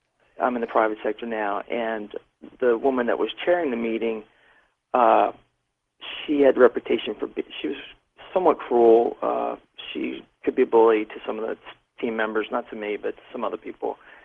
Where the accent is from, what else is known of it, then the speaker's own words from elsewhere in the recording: Baltimore, Maryland, United States; And then I got a vision of Ravens Stadium, because I'm from Baltimore